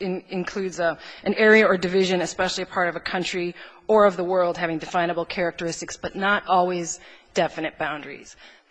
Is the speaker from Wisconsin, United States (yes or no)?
yes; Wisconsin, United States; I'm from Wisconsin.